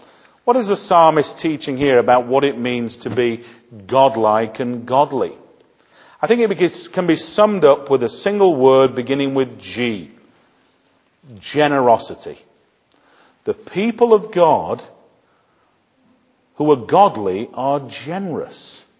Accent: Yorkshire and the Humber, United Kingdom; I'm from Yorkshire.

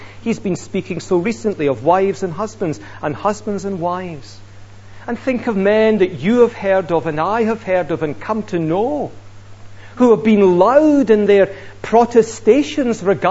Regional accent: Scotland, United Kingdom; accent: Scottish; Either he's agreeing with me or just being lulled to sleep by my Scots accent.

